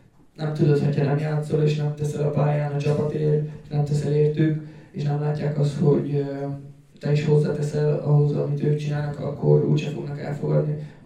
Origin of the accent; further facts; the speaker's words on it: Voluntari, Ilfov, Romania; Ugye itt volt Romániában, Voluntárban is, és amikor oda kerültem, hogy mondtam, hogy én is ugye innen származok, és hogy itt születtem